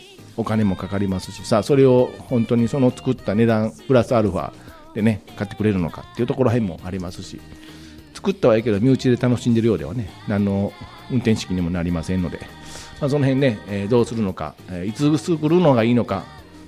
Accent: Osaka, Japan; 結構大阪人なんでね、いらちなんで、

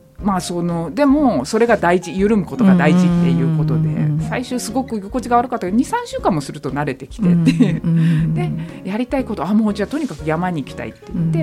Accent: Niigata, Japan; moved away as an adult; now in Tokyo, Japan; 出身は新潟県なんですよ、うん、まあね、だから田舎で本当に外で走り回って遊ぶっていう、まあ、環境にいて、でも、まあ、あの18で東京に来て

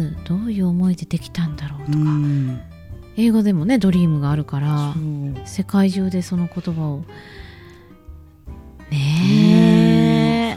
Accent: Osaka, Japan; born there; その私はその大阪に生まれて、

